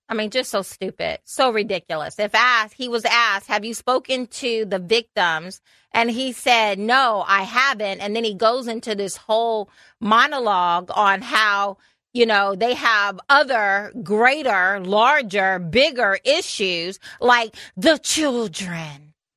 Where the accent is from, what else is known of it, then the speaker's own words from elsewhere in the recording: United States; Bear with me, y'all. I'm American.